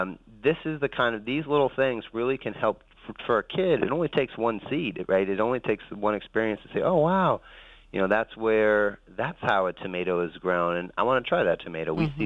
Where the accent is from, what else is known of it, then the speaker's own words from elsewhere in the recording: Chicago, Illinois, United States; I'm from Chicago and was working with her back then when this was all nothing but more than a dream.